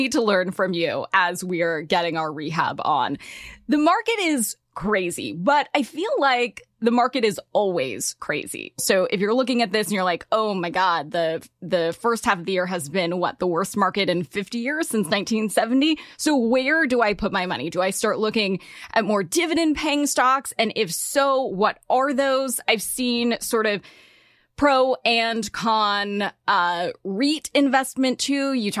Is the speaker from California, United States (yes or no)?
yes; Los Angeles, California, United States; No, I'm from LA.